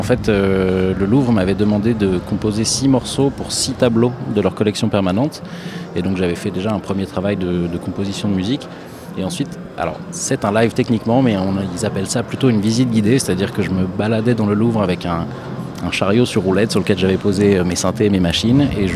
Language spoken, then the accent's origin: French; France; un nom allemand avec un père américain, une mère italienne, j'ai grandi en France